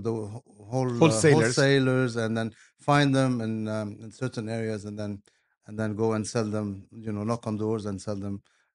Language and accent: English; Beirut, Beirut Governorate, Lebanon; I grew up in Beirut.